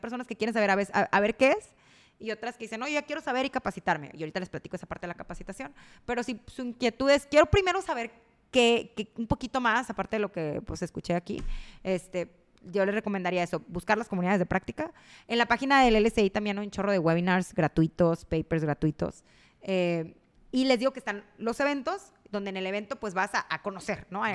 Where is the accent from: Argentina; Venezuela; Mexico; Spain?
Mexico; soy la primera mexicana en tener esa certificación.